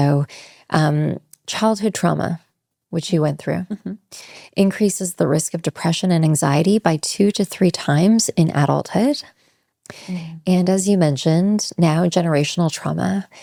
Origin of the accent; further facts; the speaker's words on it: Canada; now in Los Angeles, United States; LA is magnificent. As a Canadian, it is magnificent.